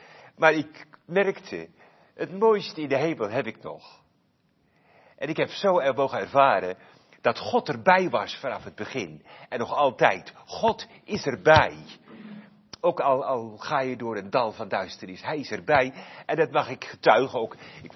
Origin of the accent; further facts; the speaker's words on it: Almkerk, North Brabant, Netherlands; En ik kom uit Almkerk. En mijn vrouw komt ook uit Almkerk. Mijn vrouw heette Verschoor.